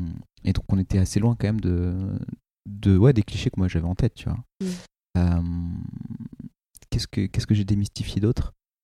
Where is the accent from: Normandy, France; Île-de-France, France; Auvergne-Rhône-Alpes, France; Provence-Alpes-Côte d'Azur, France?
Auvergne-Rhône-Alpes, France; Oyonnax; Je suis un petit provincial, j'ai grandi à Oyonnax, dans l'Ain.